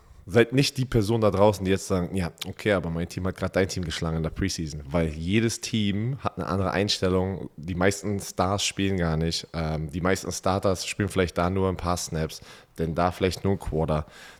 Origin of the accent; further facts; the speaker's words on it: Austria; Weil da ist man so als Österreicher, natürlich die Österreicher sind sehr stolz, aber auch einfach nur Europäer